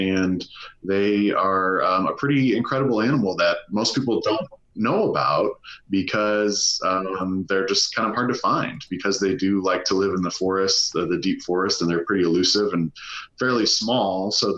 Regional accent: Midwest, United States; You know, I'm a flatlander by birth growing up in the Midwest. And so having access to mountains and the coast really within a day's drive of one another is pretty incredible to me.

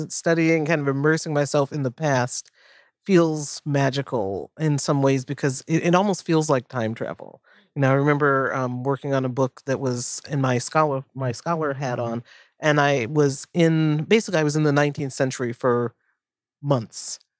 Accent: New York, United States; I grew up going there a lot because I grew up on Long Island

